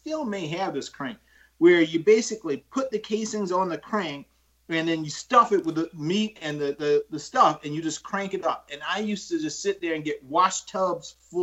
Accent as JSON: {"language": "English", "town": "Orangeburg", "region": "South Carolina", "country": "United States", "tie": "born or raised there", "said": "I grew up in Orangeburg, and my grandma and my aunts and cousins, they're still there."}